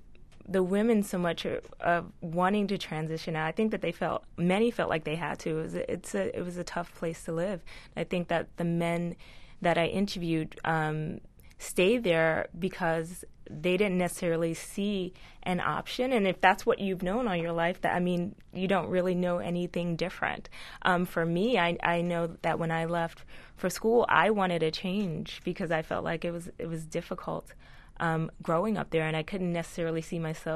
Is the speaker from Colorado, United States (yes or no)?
no; Bushwick, New York, United States; a friend that I grew up with in Bushwick was killed coming back to visit. And I was called about it. I remember coming home to New York.